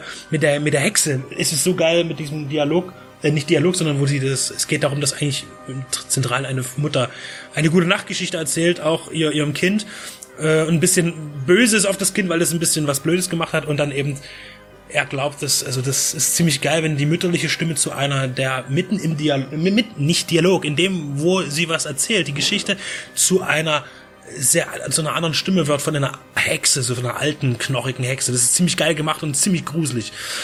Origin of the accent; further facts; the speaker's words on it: Czechia; moved away; meine alte Heimat, die Tschechische Republik